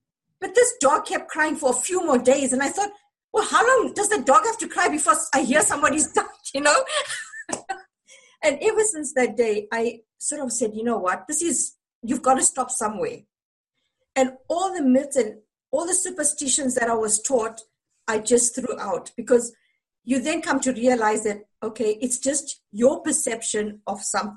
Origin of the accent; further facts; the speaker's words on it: Zimbabwe; Being born and brought up in Zimbabwe, we were brought up with a lot of, sayings and things like